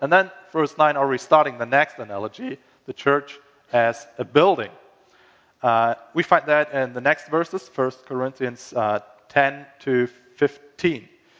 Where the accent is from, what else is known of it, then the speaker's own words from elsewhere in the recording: Germany; English is a second language; Yeah, I'm from Germany, came in August, last August, and I'll go back in 5 weeks, actually leave Minnesota in 3 weeks